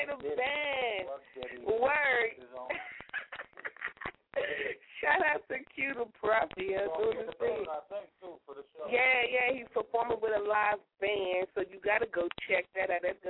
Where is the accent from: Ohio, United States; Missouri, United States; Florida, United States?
Missouri, United States; Kansas City; We're going to Kansas City, Missouri, my hometown.